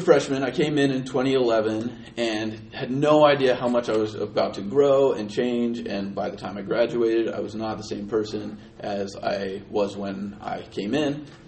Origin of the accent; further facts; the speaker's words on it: Colorado, United States; I'm originally from Colorado